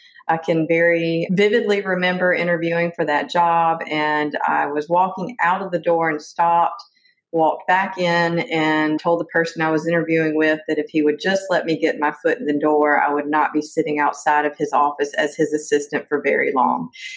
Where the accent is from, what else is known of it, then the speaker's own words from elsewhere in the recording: the South, United States; accent: Southern; So I'm in the United States, which you can probably tell with my Southern accent.